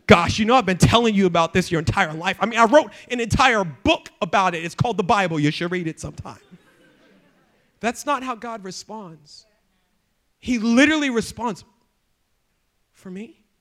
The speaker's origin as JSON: {"language": "English", "town": "Baltimore", "region": "Maryland", "country": "United States", "said": "I was there. I'm from Baltimore. All you can eat crabs."}